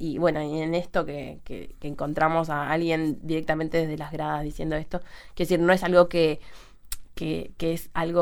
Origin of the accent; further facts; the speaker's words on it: Uruguay; capaz que como uruguaya y teniendo otro sistema, ¿no?